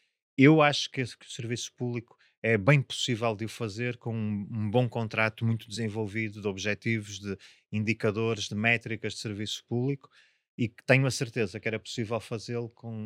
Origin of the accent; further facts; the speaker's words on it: Angola; born there; Eu nasci em Angola e estive depois um par de meses a trabalhar em Angola, já passado muitos anos de lá estar